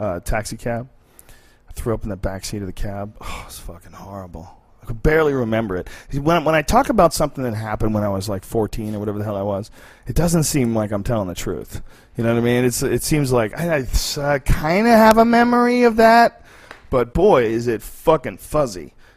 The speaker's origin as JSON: {"language": "English", "town": "Boston", "region": "Massachusetts", "country": "United States", "tie": "born or raised there"}